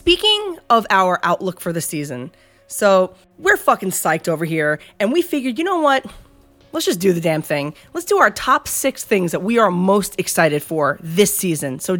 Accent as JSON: {"language": "English", "region": "New York", "country": "United States", "said": "maybe this is even a little bit of a Mets homer in me, being that I'm from New York and you are my cousin and co-host"}